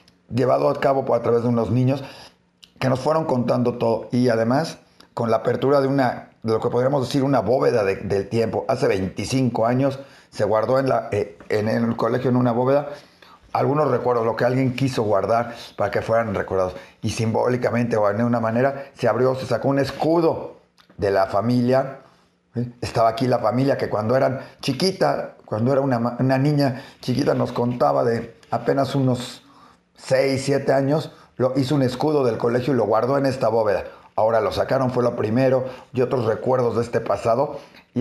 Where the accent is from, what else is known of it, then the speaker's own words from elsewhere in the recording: Mexico; con esa identidad judeo-mexicana, ¿sí? Somos mexicanos, somos judíos, somos ambos. Nos debemos a nuestro país, a México